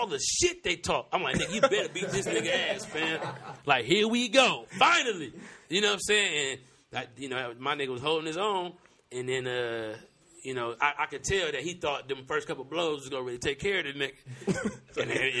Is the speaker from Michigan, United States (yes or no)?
yes; Detroit, Michigan, United States; I'm here by myself. I'm from Brightmo. I'm the only nigga up here from Brightmo.